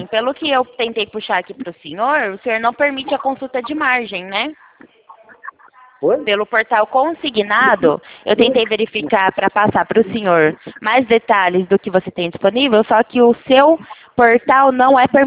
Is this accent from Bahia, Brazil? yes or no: no; Itu, São Paulo, Brazil; Eu sou de São Paulo, cidade de Itu.